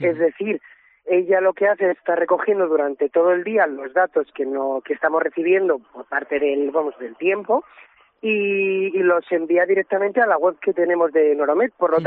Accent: Villarreros, Castile and León, Spain; Exacto, yo soy de Villarreros.

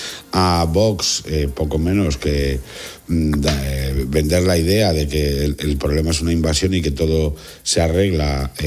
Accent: Alcalá de Henares, Community of Madrid, Spain; Para los que somos de Alcalá

